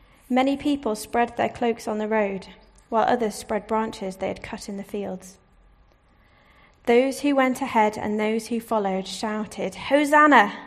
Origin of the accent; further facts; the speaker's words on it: Singapore; growing up in Singapore, the church building was very different to this one.